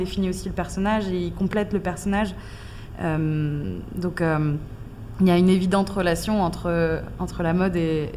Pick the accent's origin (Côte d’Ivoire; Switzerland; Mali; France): Switzerland; Moi, je viens de Suisse, donc il y a plus les montagnes que la mer.